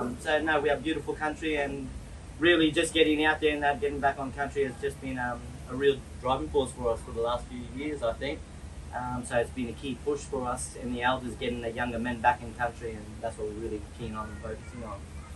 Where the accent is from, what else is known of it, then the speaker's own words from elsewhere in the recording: Queensland, Australia; Well, first then, I'm Nagaburi … I'm from Mamu country.